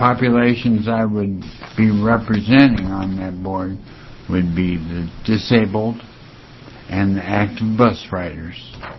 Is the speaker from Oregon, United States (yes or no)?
yes; Eugene, Oregon, United States; I'm from Eugene, Lane County.